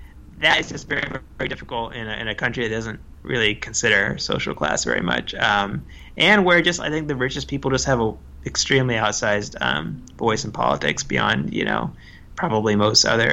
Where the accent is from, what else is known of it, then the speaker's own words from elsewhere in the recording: the South, United States; I grew up in the American South.